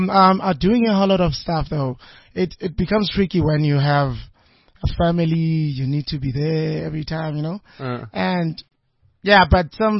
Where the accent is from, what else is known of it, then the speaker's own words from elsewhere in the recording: Meadowlands, Gauteng, South Africa; I grew up in Meadowlands, first off, in Zone 10. And then my parents moved from Meadowlands. Then we went to Pretiatland.